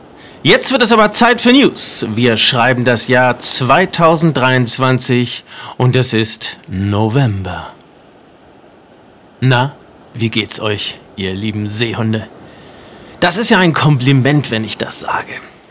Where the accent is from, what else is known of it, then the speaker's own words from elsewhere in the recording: Sankt Peter-Ording, Schleswig-Holstein, Germany; Wassersport gehört seit meiner Kindheit in St. Peter-Ording, da bin ich von weg geboren, ne?